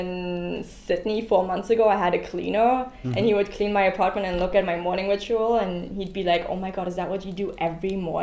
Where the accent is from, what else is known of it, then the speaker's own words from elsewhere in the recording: Germany; English is a second language; I am from Germany as well, and whenever I'm there